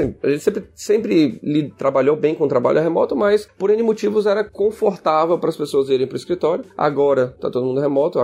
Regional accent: Ceará, Brazil; now in São Paulo, Brazil; eu sou cearense, hoje moro em São Paulo, mas a K21 foi me capturar lá no Ceará

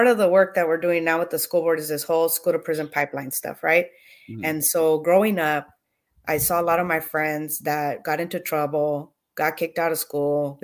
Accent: Hollister, California, United States; also born or lived in Gilroy; Well, I was born in Gilroy, raised in Hollister, but yeah, it's, this is where I grew up.

